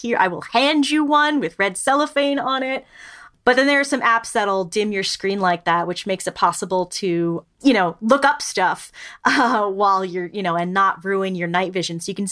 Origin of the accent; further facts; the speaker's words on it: New York, United States; I grew up in New York, so like that was impossible.